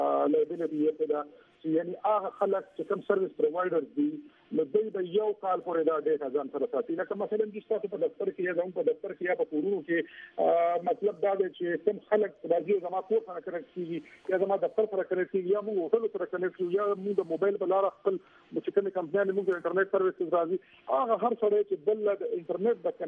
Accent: Pakistan; یقینا موږ د پاکستان عوام یو، محب وطن عوام یو، پاکستان زموږ ملک دی، زموږ کور دی،

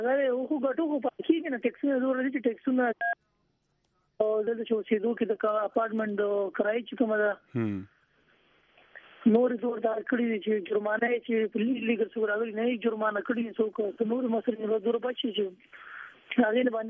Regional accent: Swabi, Khyber Pakhtunkhwa, Pakistan; now in Germany

